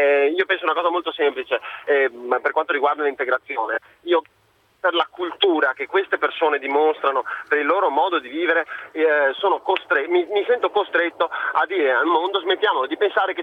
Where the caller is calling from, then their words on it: Padua, Veneto, Italy; io appunto sono di Padova.